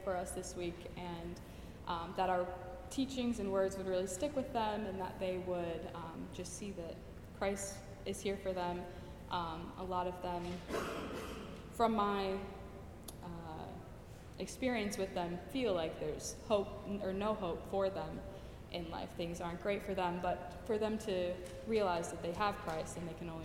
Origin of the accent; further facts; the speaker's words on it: Kalamazoo, Michigan, United States; We are mainly from Kalamazoo, Michigan in Jackson, Tennessee.